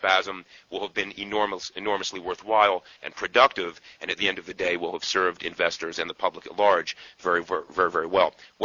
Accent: Bronx, New York, United States; And I grew up in the Bronx, I can say this.

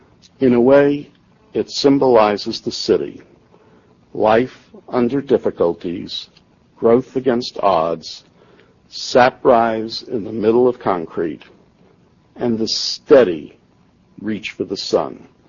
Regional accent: New York City, New York, United States; The city of New York, my hometown, really showed its greatness.

